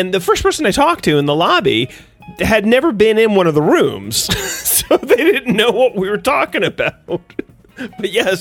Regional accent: New York, United States; I grew up in New York, close to New York City, and for a large portion of my life in New York City

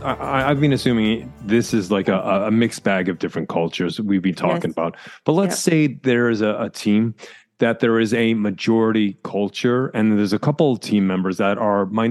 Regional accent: Canada; now in Norway; as a Canadian moving into Norway

